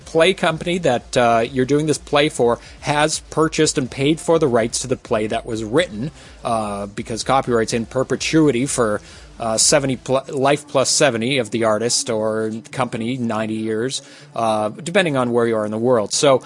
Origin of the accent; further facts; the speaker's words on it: United States; As an American, I would say that this is about First Amendment freedoms